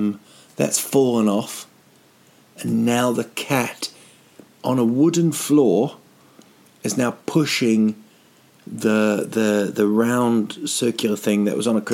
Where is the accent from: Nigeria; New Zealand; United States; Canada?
New Zealand; Because I'm from New Zealand. We had the summer.